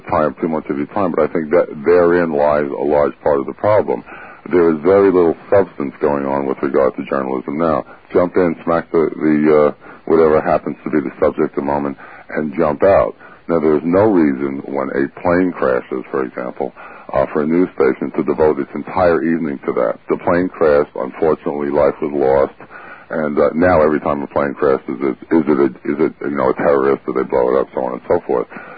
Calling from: Kings Park, New York, United States; Kings Park.

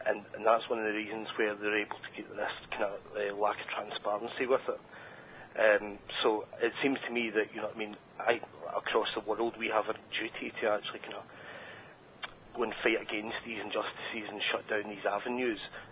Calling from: Edinburgh, Scotland, United Kingdom; I am. I'm calling from Edinburgh. It's 1:30 in the morning

